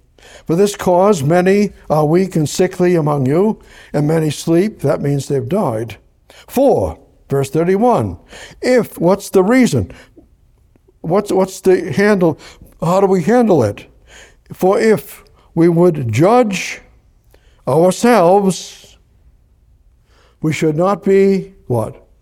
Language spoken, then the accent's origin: English; Boston, Massachusetts, United States; I was raised in Boston, North End, mafia. That was the safest place in Boston.